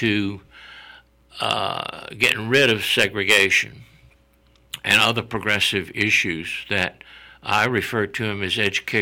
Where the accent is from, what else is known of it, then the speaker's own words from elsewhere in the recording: Richmond, Virginia, United States; I grew up in South Richmond.